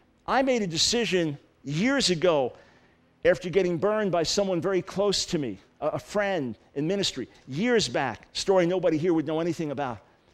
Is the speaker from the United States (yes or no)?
yes; New York, United States; I'm from New York, you know